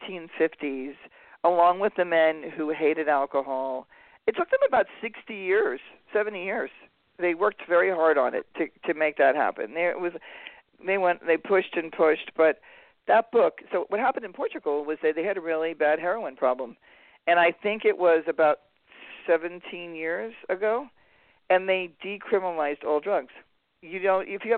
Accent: California, United States; like, we're from California. We have, like, some of the best pot in the world.

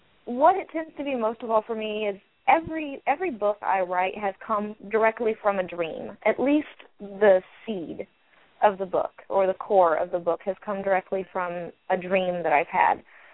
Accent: Indiana, United States; also born or lived in Illinois / Missouri; Well, I'm from Indiana. I grew up here, moved away for some time to Illinois and Missouri, and then came back home after a few years.

